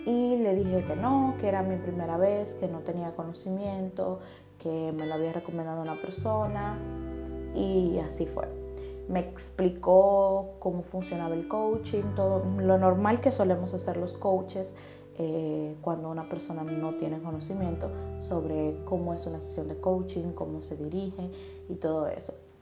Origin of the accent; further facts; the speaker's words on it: Dominican Republic; now in Italy; soy coach de vida. Soy de República Dominicana, pero actualmente vivo en Italia